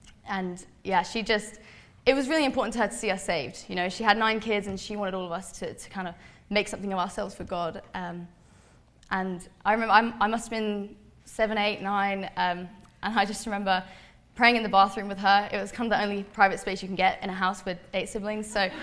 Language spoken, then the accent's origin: English; England, United Kingdom; I'm from England. I live about an hour north of London, because I think that's kind of the only place most people know is in England. I was raised in a Christian home with 8 siblings